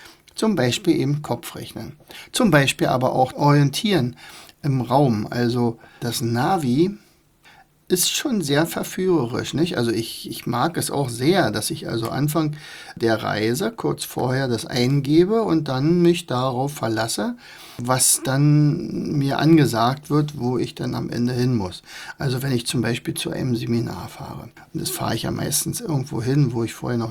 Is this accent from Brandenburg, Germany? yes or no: yes; Rauen, Brandenburg, Germany; Weil ich möchte beweisen, dass Rauen, also mein Heimatort hier, der bedeutendste der Welt ist.